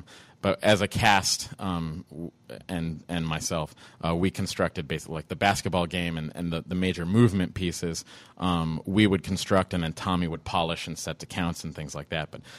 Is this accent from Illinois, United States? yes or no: yes; Champaign, Illinois, United States; Also, I was born in Champaign and lived in the suburbs till I was nine. So it was a comfortable place to come back to. I still have family here and stuff.